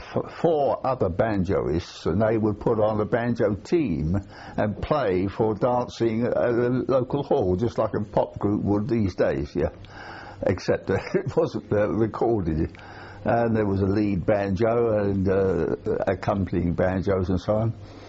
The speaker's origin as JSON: {"language": "English", "town": "Lambeth", "region": "London", "country": "United Kingdom", "tie": "born there", "said": "I was born in Lambeth, South London, South West London, I suppose, in 1922, March the 26th."}